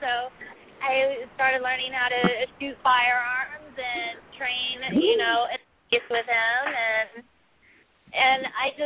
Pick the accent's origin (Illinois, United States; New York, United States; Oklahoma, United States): Illinois, United States; I actually was born and raised in Southern Illinois, and you know, my parents had me in everything possible